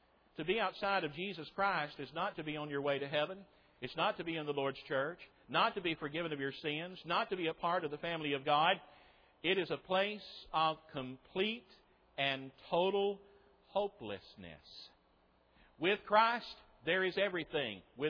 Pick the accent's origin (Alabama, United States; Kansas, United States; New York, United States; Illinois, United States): Alabama, United States; Hayterville; Ronnie and I grew up together in Hayterville, Alabama. Went to Hayterville Junior High School together.